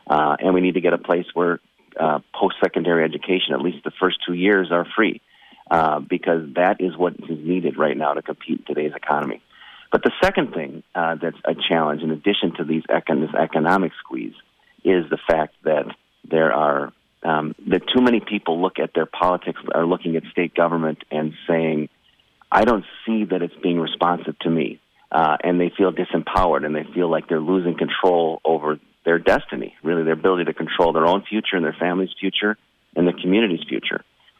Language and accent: English; Bloomington, Minnesota, United States; Well, I grew up in Bloomington, Minnesota, and my parents are both public school teachers, and, you know, the family's been in the state for a long time